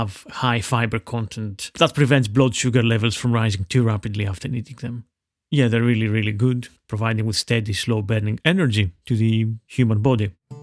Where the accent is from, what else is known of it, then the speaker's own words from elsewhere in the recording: Veria, Central Macedonia, Greece; And in my hometown of Veria, which is North Greece